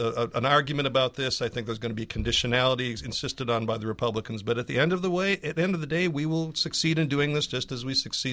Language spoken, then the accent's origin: English; Minnesota, United States; such as my home state of Minnesota, which always has the highest voter participation rate in the country.